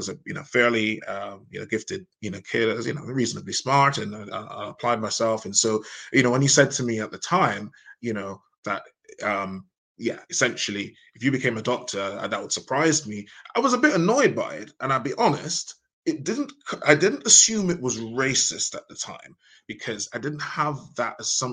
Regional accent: Jamaica; when we were children in Jamaica, I mean, growing up in Jamaica

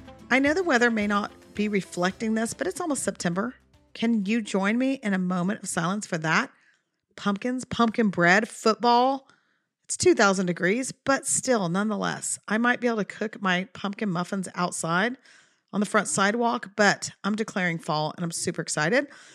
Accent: Texas, United States; Because, you know, I'm Texan.

